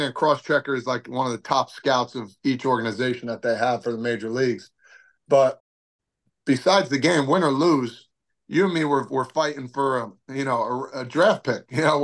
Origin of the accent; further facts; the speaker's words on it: Toms River, New Jersey, United States; I would say, hey, I'm actually from Tom's River.